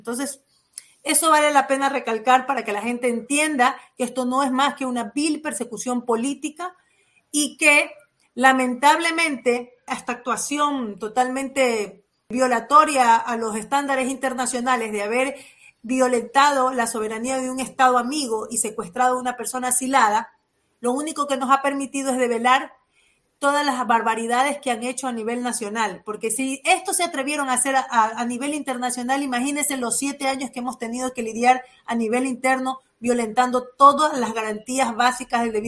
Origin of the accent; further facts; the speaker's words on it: Manabí, Ecuador; O sea, yo soy manabita